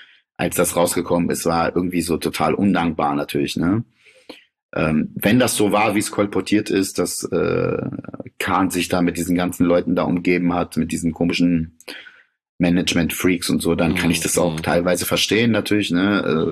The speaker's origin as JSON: {"language": "German", "town": "Bad Pyrmont", "region": "Lower Saxony", "country": "Germany", "tie": "born or raised there", "said": "Bei uns in Bad Pyrmont, da war, keine Ahnung, kein Schwanz, war 96-Fan."}